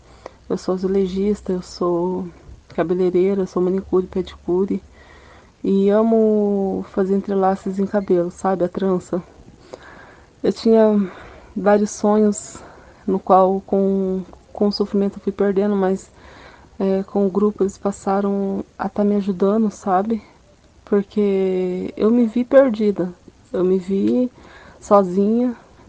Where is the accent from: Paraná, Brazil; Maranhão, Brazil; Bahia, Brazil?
Paraná, Brazil; Londrina; tenho 32 anos, sou natural de Londrina mesmo, né?